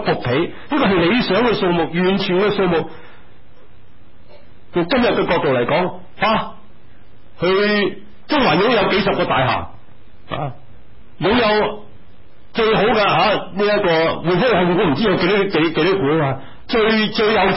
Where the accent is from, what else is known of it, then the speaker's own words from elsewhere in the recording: China; 其实我想想，对我们中国人来讲